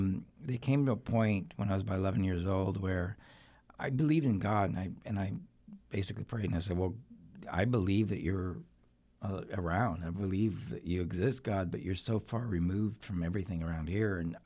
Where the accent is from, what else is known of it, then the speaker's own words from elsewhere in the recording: California, United States; also born or lived in Costa Rica; as I was growing up, in California. This was late 60s. And there was a lot of changes in the air. I'm originally from Latin America, from Costa Rica. And so going to California, experiencing change